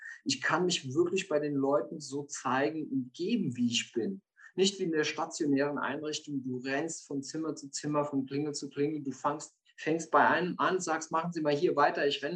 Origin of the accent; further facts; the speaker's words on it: Serbia; Die Ausbildung habe ich in Serbien gemacht. Ursprünglich komme ich aus Serbien.